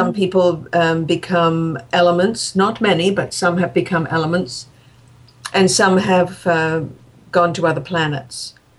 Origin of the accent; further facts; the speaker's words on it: England, United Kingdom; And, of course, growing up in England, you always know that this – we are more than we seem